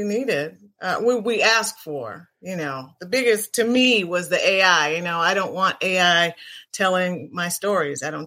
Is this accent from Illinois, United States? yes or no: yes; Chicago, Illinois, United States; Well, born and raised in Chicago, Illinois, South Side.